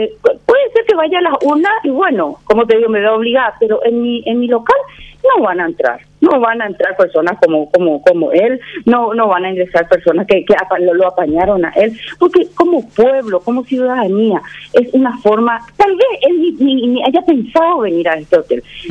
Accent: Paraguay; yo soy paraguaya, sobre todas las cosas soy paraguaya

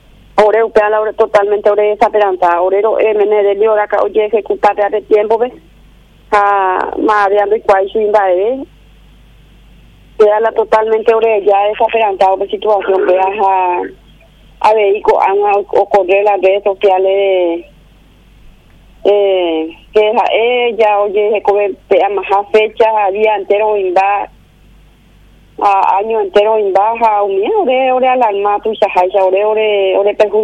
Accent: Paraguay; me alegro como seres humanos, como paraguayo.

